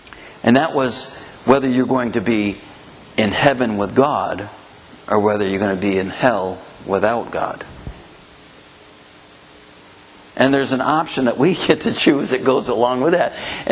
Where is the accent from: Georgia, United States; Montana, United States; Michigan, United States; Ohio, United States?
Ohio, United States; born there; So, like I said, I was born in Ohio. I mean, that's foreign country really from here, you know.